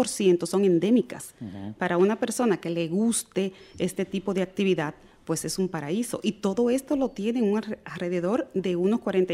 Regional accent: Dominican Republic; algo que para mí como dominicana también fue una experiencia

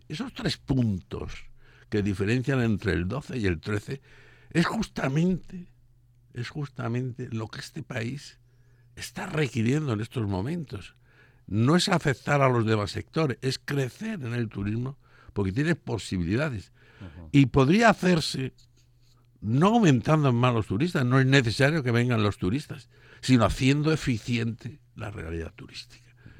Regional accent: Spain; qué listos somos los españoles.

